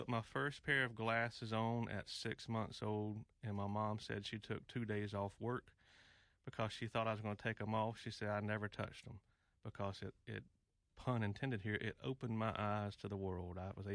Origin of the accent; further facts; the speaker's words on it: Concord, North Carolina, United States; Well, Ray, I'm from Concord, North Carolina. My two parents met in high school. I was born 46 years ago, and I was actually born blind.